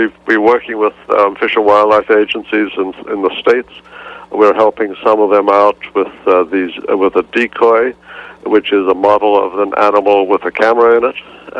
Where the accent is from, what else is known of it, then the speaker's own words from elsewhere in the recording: Cape Town, Western Cape, South Africa; I grew up in Cape Town, and I used to run around all over the mountains in Cape Town